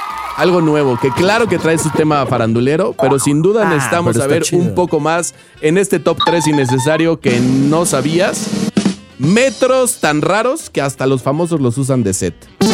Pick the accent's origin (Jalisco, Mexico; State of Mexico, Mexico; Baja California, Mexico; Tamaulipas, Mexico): State of Mexico, Mexico; yo soy del Establo de México. Ahí viví toda mi vida